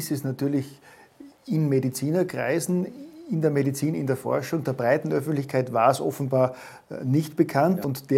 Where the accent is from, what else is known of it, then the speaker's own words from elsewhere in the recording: Austria; Gott sei Dank kannte ich diesen Spruch als Österreicher nicht.